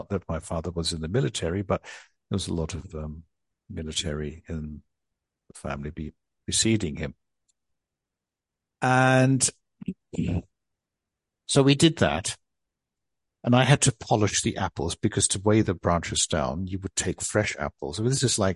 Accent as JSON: {"language": "English", "town": "Adelaide", "region": "South Australia", "country": "Australia", "tie": "born or raised there", "said": "as a child, I grew up in Adelaide, which at the time was a city of about 600, 700,000 people, but it was widely spread out. And I lived in a neighborhood which there weren't many kids."}